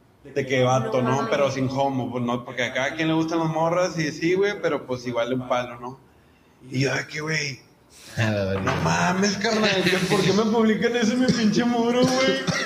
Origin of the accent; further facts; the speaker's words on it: Mexico; yo creo que nosotros todos como mexicanos tenemos que ver.